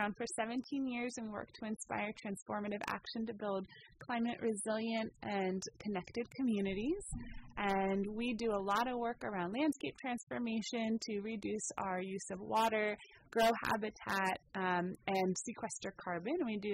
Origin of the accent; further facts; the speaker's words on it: Sebastopol, California, United States; now in Petaluma, United States; And in Petaluma about 3 years, born and raised in Sonoma County, in Sebastopol and Runner Park.